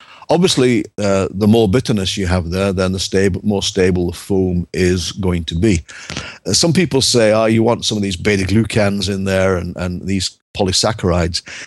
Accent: Northern England, United Kingdom; as an Englishman, you know, I know that if I go into a pub in England, in London, chances are there's not going to be any bubbles, you know. But if I go to a pub in my native northern England, woe betide if there's no foam on it

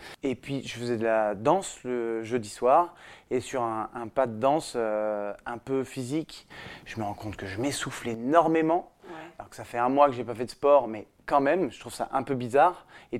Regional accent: Paris, Île-de-France, France; also born or lived in Brittany; Moi, j'ai donc toujours vécu à Paris. Je suis né en Bretagne parce que c'était les grandes vacances.

